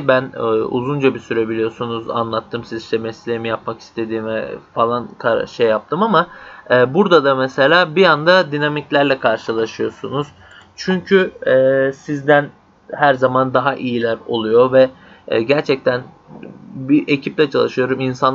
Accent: İzmir, Turkey; now in Istanbul, Turkey; Çünkü Biz İzmirliler olarak oldukça rahat insanlarız.

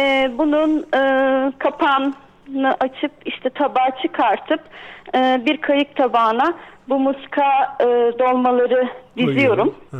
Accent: Kardzhali, Kardzhali Province, Bulgaria; Bulgaristan'dayken Kırcalılıyız biz. Hı hı. Kırcalılı'nın Akpınar köyünden.

